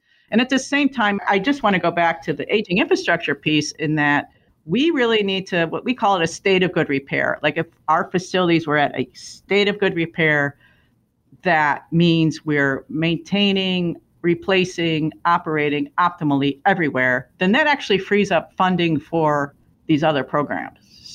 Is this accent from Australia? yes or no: no; Chicago, Illinois, United States; I grew up in the Chicago area. I never left the country before in my entire life.